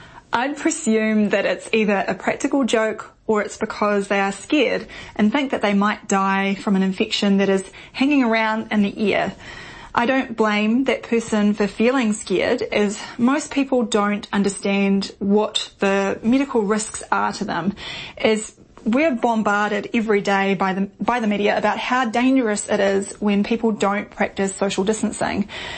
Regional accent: New Zealand; let me tell you about what is going on in my home country, New Zealand.

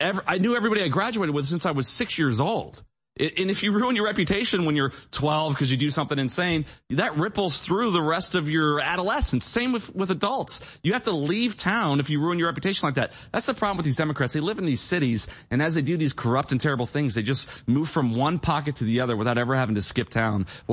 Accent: Midwest, United States; And I grew up in the Midwest. You know what it's like in the Midwest.

